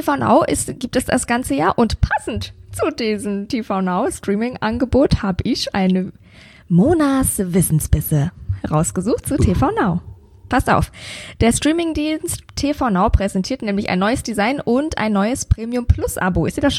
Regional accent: Bavaria, Germany

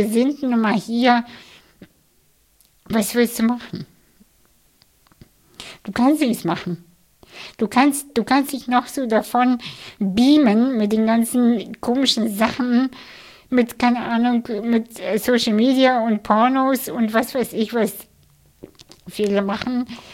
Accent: Hamburg, Germany; Ich komme aus Hamburg und in Hamburg, in meinem Viertel, lächeln die Menschen wenig.

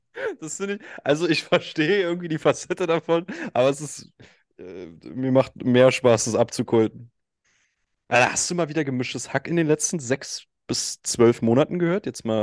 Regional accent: Berlin, Germany; also born or lived in Frankfurt (Oder); Ich bin nicht in Frankfurt Oder groß geworden. Ich bin da nicht groß geworden. Ich bin mit wirklich ganz staatlich zu meinem zweiten Geburtstag nach Berlin gezogen.

